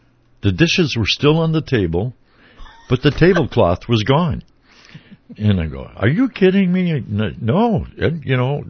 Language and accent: English; St. Paul, Minnesota, United States; And I was from St. Paul, and I had never seen a tornado damage before.